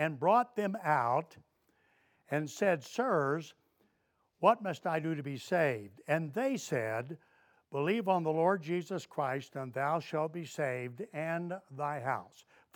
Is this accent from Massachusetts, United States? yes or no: no; Tennessee, United States